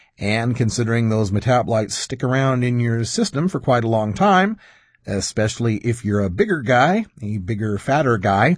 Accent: Idaho, United States; In my home state of Idaho, it's not just illegal to possess marijuana or to sell or traffic marijuana.

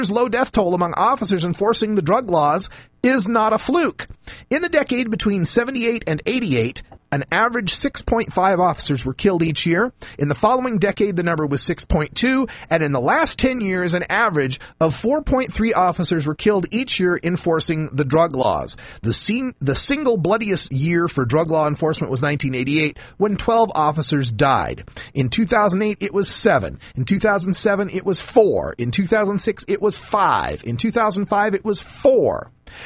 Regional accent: Nampa, Idaho, United States; including my hometown of Nampa, Idaho

